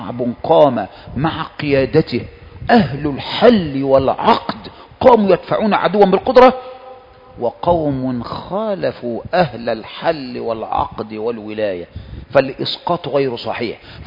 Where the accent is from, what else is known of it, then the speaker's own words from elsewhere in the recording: Egypt; عندنا في مصر